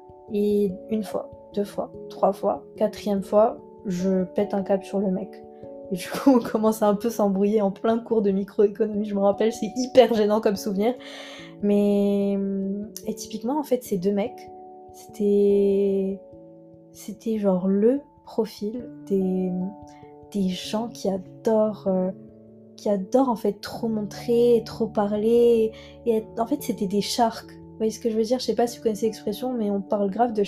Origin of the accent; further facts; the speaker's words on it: Morocco; Que moi, en tant que Tunisienne, donc j'ai grandi au Maroc